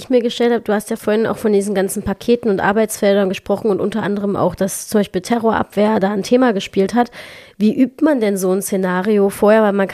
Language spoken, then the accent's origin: German; Leipzig, Saxony, Germany; wir hatten ja bei der WM 2006 auch einige Spiele bei uns in Leipzig